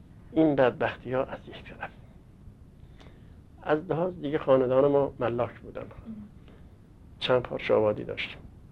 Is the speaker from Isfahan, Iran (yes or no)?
no; Tehran, Tehran Province, Iran; born there; در سال 1297 در تهران به دنیا آمدم. خط رأس خاندان ما در خمسه زنجان بوده، قریه کهلا و مرکز خانی ما بوده